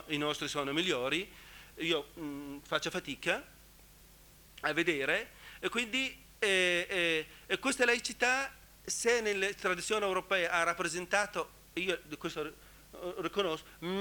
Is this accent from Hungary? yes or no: no; Iraq; Italian is a second language; io vengo dall'Iraq